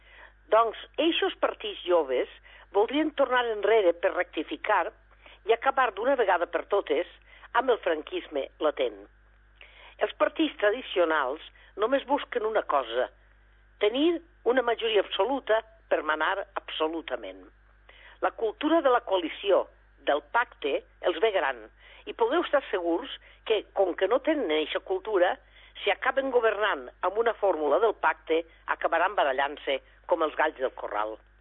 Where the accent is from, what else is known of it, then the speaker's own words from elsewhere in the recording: Alcoy, Valencian Community, Spain; now in Barcelona, Spain; Jo, com a alcoiana, m'he consolat